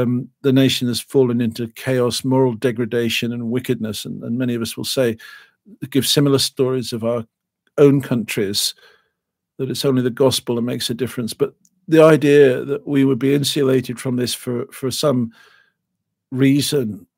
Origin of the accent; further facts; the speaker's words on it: England, United Kingdom; It's a very English thing. This will never happen here. We're English. As if somehow we were different from people in other parts of the world just because we're English.